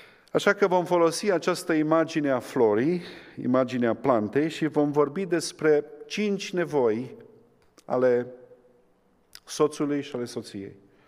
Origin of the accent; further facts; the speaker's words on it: Hida, Sălaj County, Romania; also born or lived in Surduc; Eu sunt din județul Sălaj, m-am născut la Surduc, am crescut la Hida.